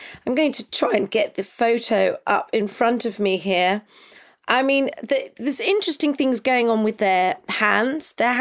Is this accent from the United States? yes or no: no; United Kingdom; We have a right, as the British people, to know what is going on in her life.